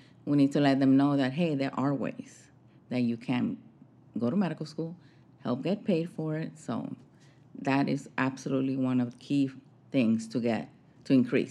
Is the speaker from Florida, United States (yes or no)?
yes; Miami, Florida, United States; I grew up in Miami, so I know a lot of the Latinos have, you know, they work.